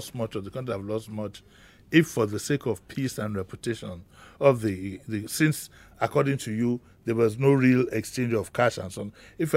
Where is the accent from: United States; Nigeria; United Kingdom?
Nigeria; what the Olympics does to me as a Nigerian is for my country's flag to be flown.